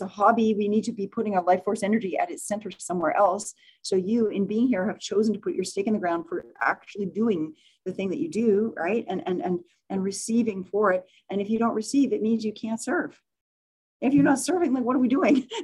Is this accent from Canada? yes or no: yes; Edmonton, Alberta, Canada; it's a shock to my system to come home to my, you know, where I grew up in Edmonton